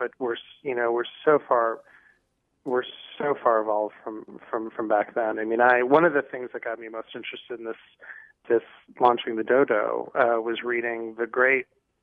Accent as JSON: {"language": "English", "region": "Midwest", "country": "United States", "tie": "born or raised there", "said": "Like I mentioned, I grew up in the Midwest, and I grew up a meat and potatoes person."}